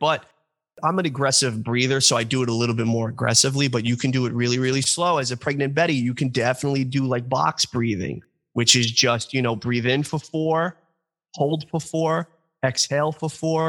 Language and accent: English; New York, United States; accent: New York; I don't know with my New York accent.